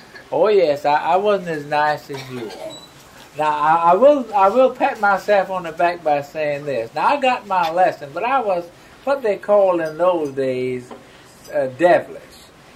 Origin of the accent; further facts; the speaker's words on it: Florida, United States; born there; Well, I was born in Florida. I mean, my people were the ones from South Carolina and then Georgia.